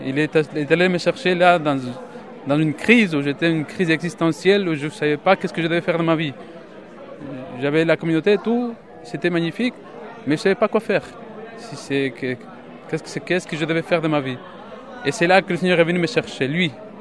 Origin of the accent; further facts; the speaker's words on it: Ecuador; now in Bayonne, France; je viens de l'Équateur. J'appartiens au chemin néo-catéchuménal et mes parents ont commencé ce chemin il y a 35 ans, voire 40 ans, donc je suis né dedans.